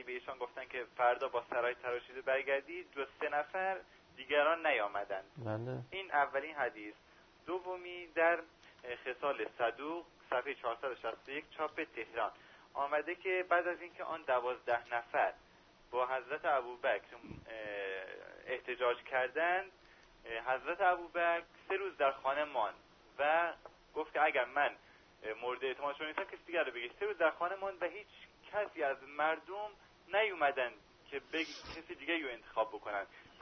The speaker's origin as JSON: {"language": "Persian", "town": "Rasht", "region": "Gilan", "country": "Iran", "said": "از رشت هستم."}